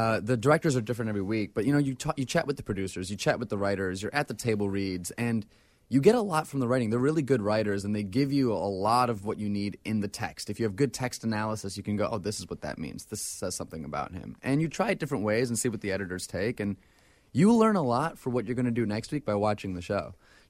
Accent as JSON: {"language": "English", "town": "Syracuse", "region": "New York", "country": "United States", "tie": "born or raised there", "also_born_or_lived": "Boston", "said": "I was born in Boston. I was actually raised in Syracuse."}